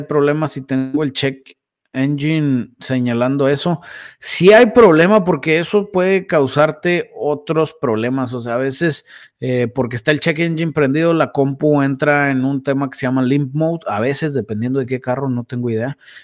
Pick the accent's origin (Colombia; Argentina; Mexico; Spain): Mexico; Saltillo, Coahuila; Acá en mi pueblo hubiera mínimo pista de karts, pero en él. Güey, así estamos en Saltillo, güey.